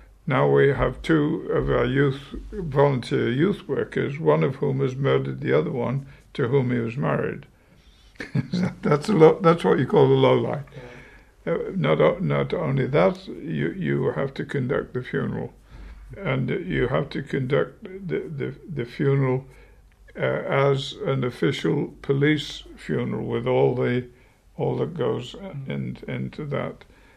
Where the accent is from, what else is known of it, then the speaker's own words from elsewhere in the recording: United Kingdom; now in United States; being a Brit myself